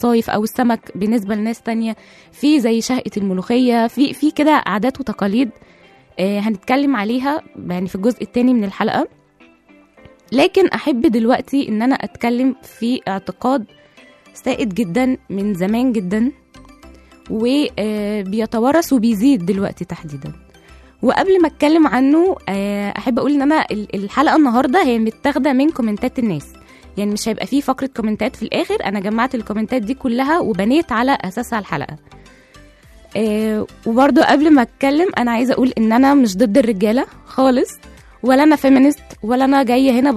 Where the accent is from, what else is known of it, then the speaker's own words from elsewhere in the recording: Egypt; يعني مثلا احنا عندنا في مصر عادي جدا